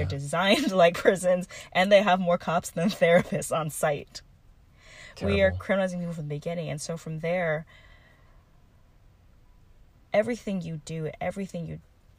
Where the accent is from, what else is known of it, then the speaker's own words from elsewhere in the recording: United States; You know, I'm Vietnamese American. My grandfather was the founder of the National Progressive Movement, which, you know, fought against the communist government in Vietnam. My family fled as refugees.